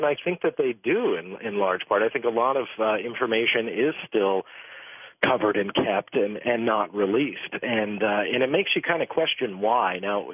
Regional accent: United States; I am an American born and raised. I am very proud of the country I live in.

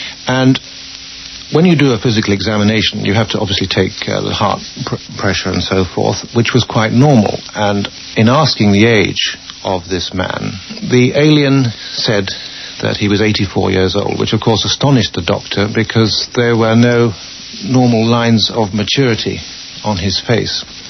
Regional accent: England, United Kingdom

